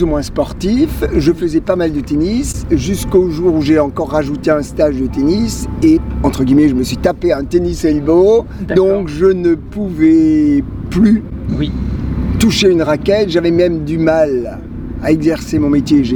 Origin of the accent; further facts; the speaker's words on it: Strasbourg, Grand Est, France; je suis de Strasbourg. Je suis pas tout jeune, hein. J'ai dépassé largement la soixantaine